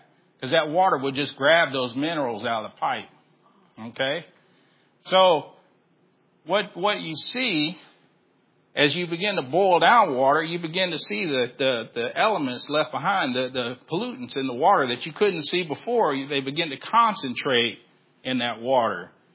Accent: Texas City, Texas, United States; But, you know, I grew up in Texas City. The water tastes nasty.

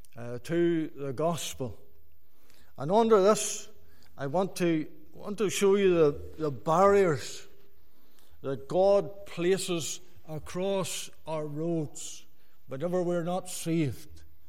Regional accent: Ballyhenshin, Northern Ireland, United Kingdom; I was born and bred in Ballyhenshin, County Down. I was raised on a farm, mixed dairy, arable farm.

